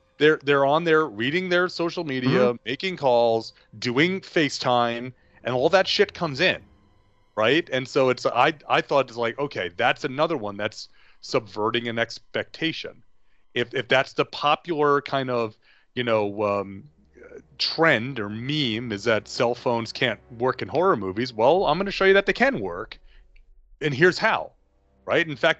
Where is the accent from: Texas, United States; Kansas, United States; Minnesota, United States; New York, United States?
New York, United States; New York City; See, growing up in New York, you always, when they said the cheesecake boats, you got on your bikes and you just pedaled and pedaled.